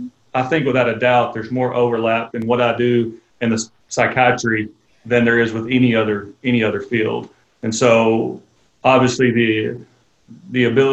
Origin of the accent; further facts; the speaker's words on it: Stuttgart, Arkansas, United States; now in Conway, United States; I grew up in Arkansas, Stuttgart, Arkansas, actually, and then came to UCA because it was close to home, and then kind of fell in love with Conway